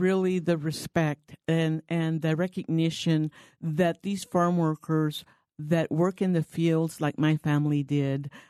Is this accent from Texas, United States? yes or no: no; Guadalupe, Arizona, United States; I grew up in Guadalupe, and we grew up working in the fields that are now the city of Gilbert, east of Chandler, and in the West Valley as well